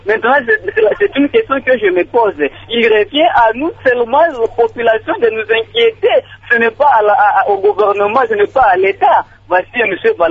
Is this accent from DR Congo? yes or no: yes; Moba, Tanganyika, DR Congo; moi congolais d'aujourd'hui ici à Moba